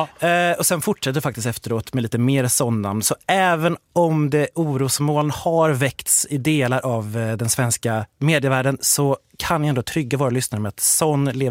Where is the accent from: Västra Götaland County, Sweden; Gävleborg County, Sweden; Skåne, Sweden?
Västra Götaland County, Sweden; Borås; now in Stockholm, Sweden; jag är uppvuxen i Borås faktiskt, där jag tyckte att folk hette son i parti och minut. Men nu när jag bor i Stockholms innerstad, inte riktigt samma sak.